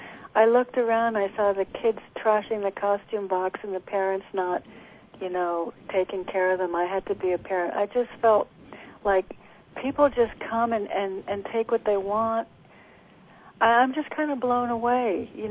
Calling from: Connecticut, United States; I'm in Connecticut.

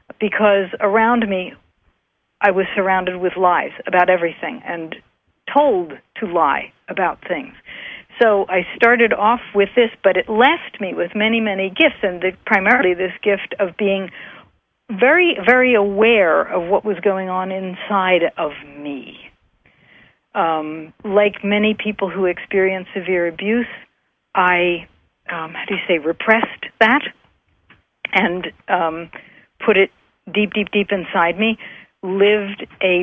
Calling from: West Virginia, United States; "West Virginia, United States of America."

